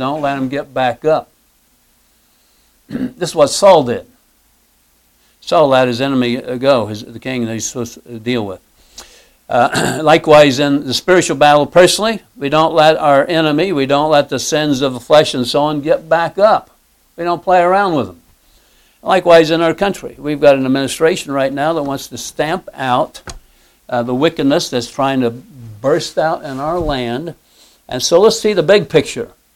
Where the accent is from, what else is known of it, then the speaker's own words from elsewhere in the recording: Midwest, United States; Actually, I'm from the Midwest, so...